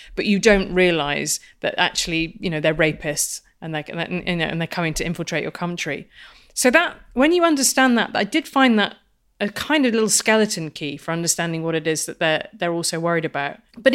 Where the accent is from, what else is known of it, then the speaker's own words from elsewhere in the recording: England, United Kingdom; accent: English; Here I live in England, as you can tell from my accent.